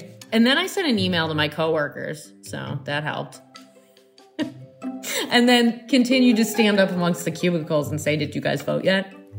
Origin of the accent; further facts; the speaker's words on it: Waitsfield, Vermont, United States; I am from Waitsfield, Vermont. I live in Waitsfield, Vermont.